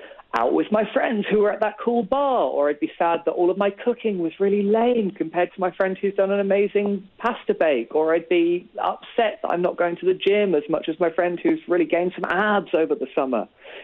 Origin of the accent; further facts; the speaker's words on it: United Kingdom; I'm British.